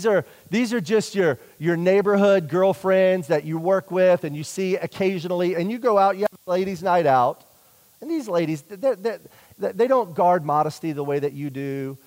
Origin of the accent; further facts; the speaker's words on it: South Carolina, United States; now in Pittsburgh, United States; maybe you can pick up on the fact just by the way that I talk that I'm not from Pittsburgh. You guys picked up on that by chance? Those of you that are from here, I'm from South Carolina. That's where I grew up.